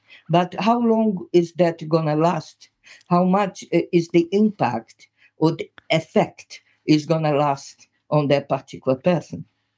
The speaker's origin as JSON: {"language": "English", "country": "Brazil", "accent": "Brazilian", "second_language": "English", "said": "It's my accent, okay? You guys there listening to it, you might have a bit of a problem to adjust your ear to this Brazilian accent."}